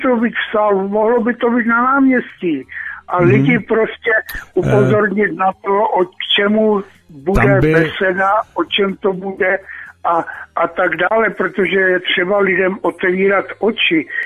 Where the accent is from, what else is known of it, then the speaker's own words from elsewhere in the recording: Moravia, Czechia; já jsem nacionálně založený, já jsem z Moravy, my tam máme trochu větší národní hrdost